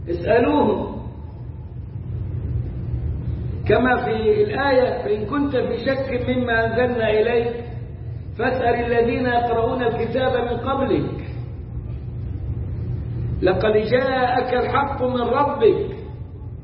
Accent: Egypt; عندنا في مصر يقولوا

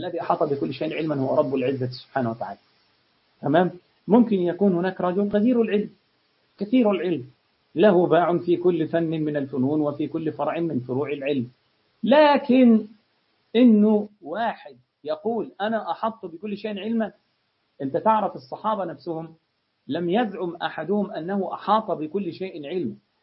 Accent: Egypt; اللي بدرهم إيده خضرة زي ما بيقول عندنا في مصر

